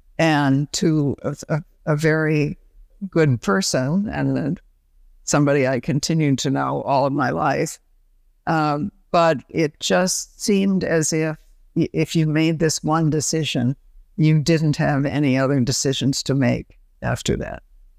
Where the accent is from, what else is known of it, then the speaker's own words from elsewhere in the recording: Toledo, Ohio, United States; when I was growing up in Toledo, I was taking dancing lessons, and I thought that this was the one thing that was going to get me out of Toledo.